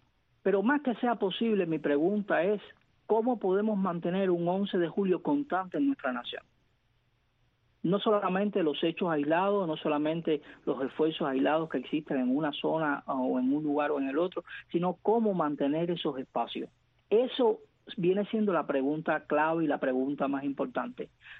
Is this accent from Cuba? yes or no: yes; Cuba; ¿qué haremos como cubanos y cubanas para mantener esos espacios